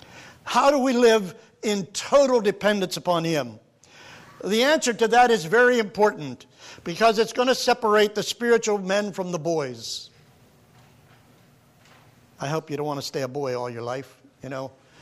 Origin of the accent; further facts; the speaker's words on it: United States; Those of us that have grown up and born and raised in the United States, where we live in a country where rugged individualism is so powerful